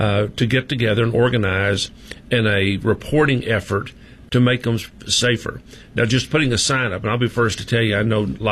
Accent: Temple, Texas, United States; I grew up here in Temple back in the 50s, 60s, 70s, on North 27th Street here in town, and everybody knew each other.

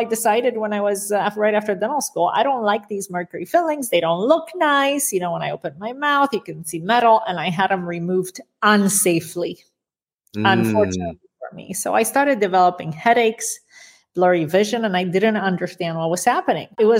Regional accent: Romania; I had 16 large mercury fillings in my mouth growing up in Romania

